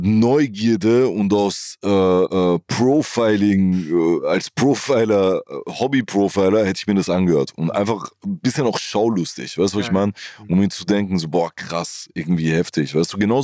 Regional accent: Italy

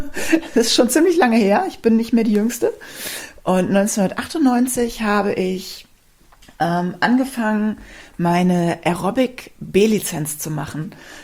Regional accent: Rhineland, Germany; Ich komme ja ursprünglich aus dem Rheinland.

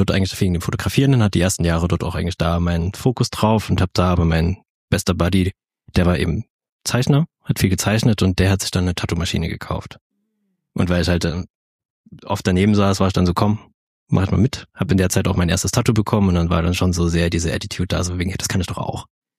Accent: Dresden, Saxony, Germany; now in Leipzig, Germany; In Dresden.

